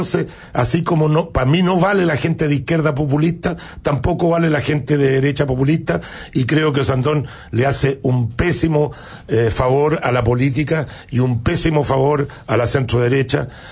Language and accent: Spanish; Puente Alto, Santiago Metropolitan Region, Chile; Soy de Puente Alto